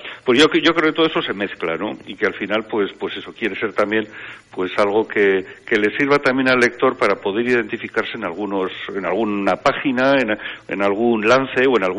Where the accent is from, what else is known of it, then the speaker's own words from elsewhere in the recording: Bilbao, Basque Country, Spain; Yo soy de Bilbao y, vamos, yo creo que para Bilbao Castro es un poco como estar en casa